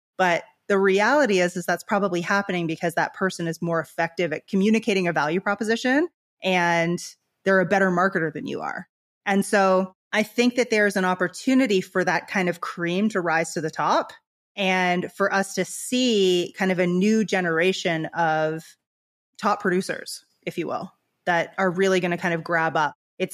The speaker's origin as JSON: {"language": "English", "country": "Canada", "lives_now": "Bahamas", "said": "I had a very cute little accent when I was about four. Lost it very quickly though. I'm actually from Canada. So Americans think I sound like I'm from Minnesota."}